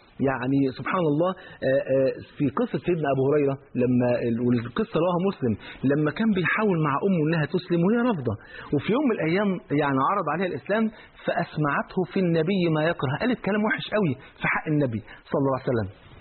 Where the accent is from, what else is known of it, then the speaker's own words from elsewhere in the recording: Egypt; المشهور عندنا في مصر